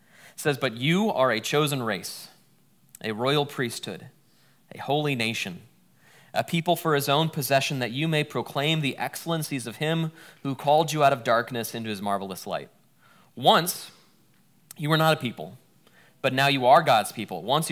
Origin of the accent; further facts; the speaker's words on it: United States; I don't know why I'm American.